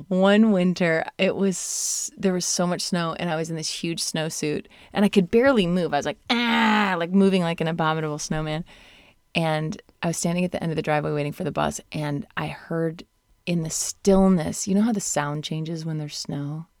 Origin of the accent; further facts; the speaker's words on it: Michigan, United States; because they have a lot of lake effect snow because I'm from Southwest Michigan and Notre Dame, South Bend, Indiana.